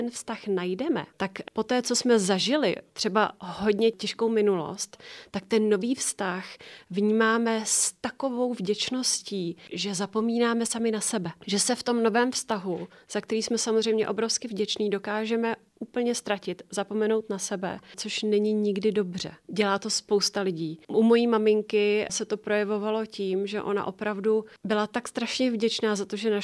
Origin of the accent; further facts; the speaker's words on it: Krkonoše, Czechia; My jsme původně z Krkonoš.